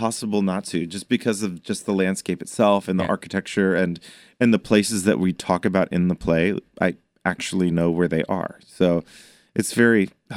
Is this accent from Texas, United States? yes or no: yes; Austin, Texas, United States; Well, I grew up in Austin, Texas, played sports my whole life.